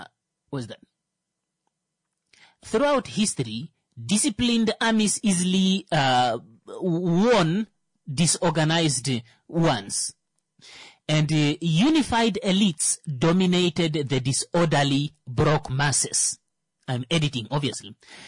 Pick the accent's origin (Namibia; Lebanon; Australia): Namibia; And as a Namibian, I think we can relate a lot with with the Czechs.